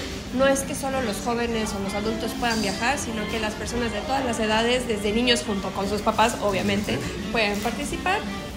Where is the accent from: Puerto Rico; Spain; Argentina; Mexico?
Mexico; nosotros como mexicanos, pues también poder compartir un poco más sobre quiénes somos y de cómo es México